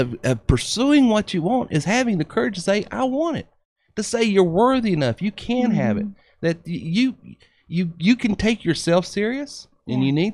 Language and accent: English; North Carolina, United States; Growing up in Western North Carolina, my mother worked in the court system.